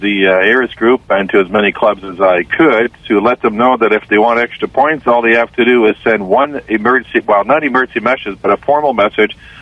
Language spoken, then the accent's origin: English; Ottawa, Ontario, Canada; Well, I'm between Ottawa and Montreal. I'm from Ottawa, but I live in the country, halfway between Ottawa and Montreal. So I'm at the eastern tip of Eastern Ontario.